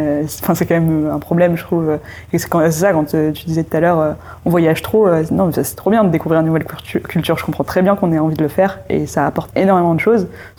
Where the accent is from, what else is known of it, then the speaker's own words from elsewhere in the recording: France; mais qui aiment bien châtient bien, surtout quand on est français.